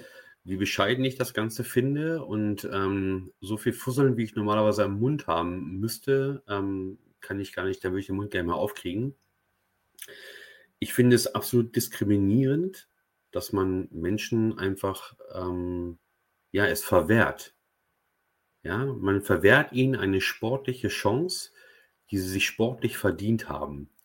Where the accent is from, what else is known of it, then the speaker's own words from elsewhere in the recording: Barsinghausen, Lower Saxony, Germany; born there; Ich bin gebürtiger Basinghäuser und wäre auch bereit gewesen, aus der Wedemark nach Basinghausen zu fahren